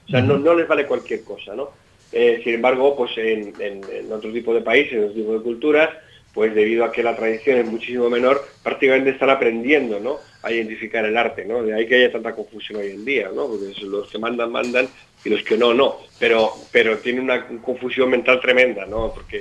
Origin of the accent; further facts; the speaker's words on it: Madrid, Community of Madrid, Spain; now in Benalmádena, Spain; En Madrid donde más he concentrado, pues porque es donde yo soy madrileño, es donde vivía habitualmente, ahora vivo en la Costa del Sol, aquí en Benalmádena, maravilloso pueblo.